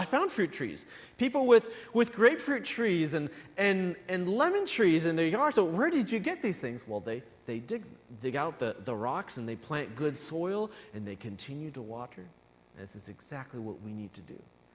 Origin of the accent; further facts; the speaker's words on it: Iowa, United States; okay, now I grew up in Iowa, remember